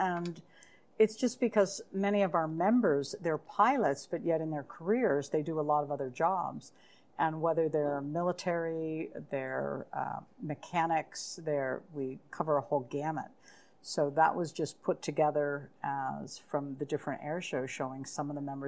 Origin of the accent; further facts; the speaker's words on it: Coral Gables, Florida, United States; now in Canada; I'm from Coral Gables.